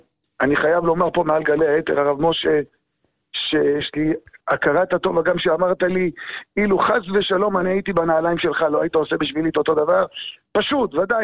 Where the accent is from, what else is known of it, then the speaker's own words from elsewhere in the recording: United States; now in Netanya, Israel; אני כשהגעתי לנתניה לפני 28 שנה, כשעליתי מארצות הברית